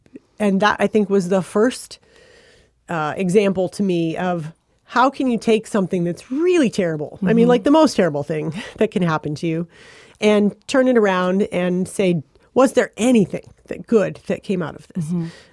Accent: Flint, Michigan, United States; born there; I was born in Flint, and which is just about 45 minutes from Ann Arbor, and my grandmother was a huge art collector

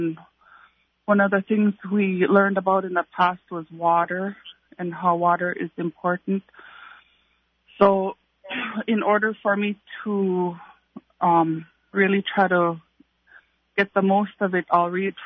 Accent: Hooper Bay, Alaska, United States; I'm originally from Hooper Bay. I have family from here.

